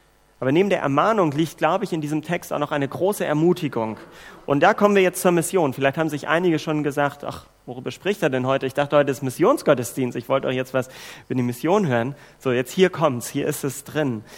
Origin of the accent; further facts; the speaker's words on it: Germany; das können wir vielleicht gerade gar nicht so sagen, Gott sei Dank als Deutsche, dass wir das haben